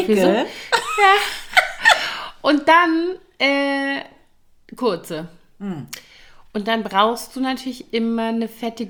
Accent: Koblenz, Rhineland-Palatinate, Germany; in Koblenz, meiner Heimatstadt

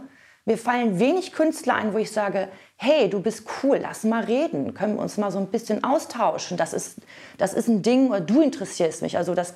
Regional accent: North Rhine-Westphalia, Germany; ich komme ja aus Nordrhein-Westfalen.

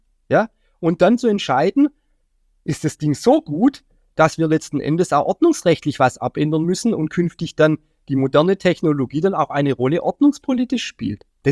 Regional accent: Baden-Württemberg, Germany; Ich komme ursprünglich aus Baden-Württemberg

